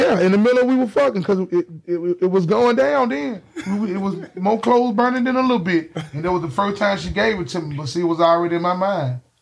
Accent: London, United Kingdom; I'm from London.

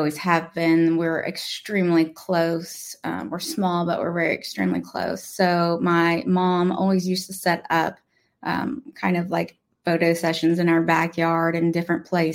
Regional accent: Indiana, United States; Like I'm from Indiana, so we have a big old Indy 500 party we did at the farm every single year.

